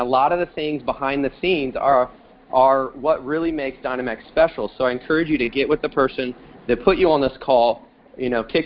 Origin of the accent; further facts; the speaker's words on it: Texas, United States; I can't wait to see everybody in 2 weeks coming to my hometown here, down to Texas to get together and learn and train